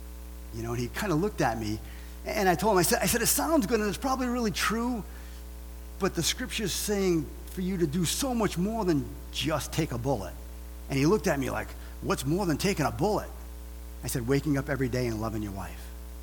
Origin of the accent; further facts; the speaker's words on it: Massachusetts, United States; People ask me all the time. I'm from Massachusetts.